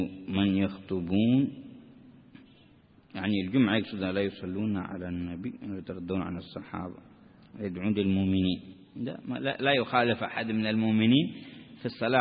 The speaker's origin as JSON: {"language": "Arabic", "country": "Yemen", "said": "في بعض المدن، عندنا في اليمن"}